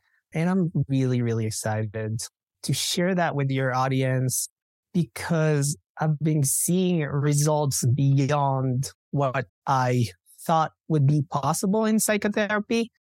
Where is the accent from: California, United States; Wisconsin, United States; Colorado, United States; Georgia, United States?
Colorado, United States; Denver; I'm from Denver, Colorado, and we are, you know, the state of Colorado is very progressive when it comes to that area.